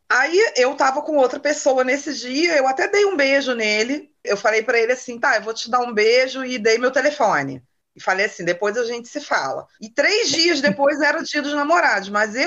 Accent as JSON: {"language": "Portuguese", "region": "Rio de Janeiro", "country": "Brazil", "said": "Eu sou de uma cidade do interior aqui do Rio de Janeiro. Eu não nasci na capital, né? Eu sou do interior."}